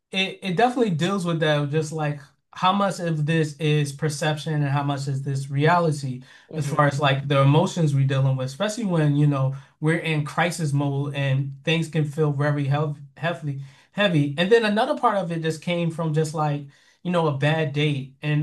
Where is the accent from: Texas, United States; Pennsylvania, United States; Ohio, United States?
Pennsylvania, United States; Philadelphia; since we're both from Philly, he got things without me explaining it